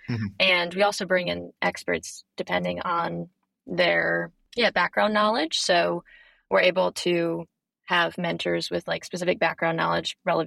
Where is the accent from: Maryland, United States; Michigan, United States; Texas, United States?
Michigan, United States; I'm American, if you can't tell from the accent, and I'm originally from Michigan. I'm from like a small farm town. Grew up in Michigan.